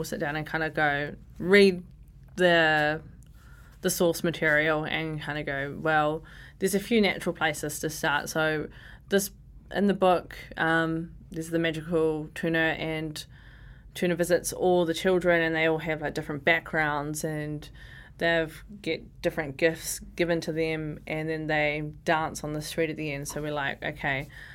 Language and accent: English; Ascot Park, Wellington, New Zealand; I grew up in Ascot Park.